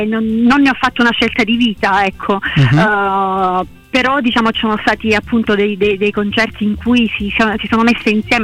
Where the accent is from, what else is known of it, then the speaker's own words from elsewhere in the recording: Cosenza, Calabria, Italy; moved away as an adult; now in Paris, France; città natale, dove ecco ho vissuto fino a 18 anni, dove ho vissuto e ho studiato.